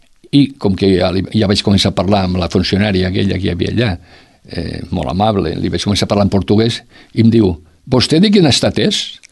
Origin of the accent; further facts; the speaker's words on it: Roquetes, Catalonia, Spain; jo vinc sempre, vinc cada any a Roquetes, per mi Roquetes, vull dir, lògicament és el meu poble, he nascut aquí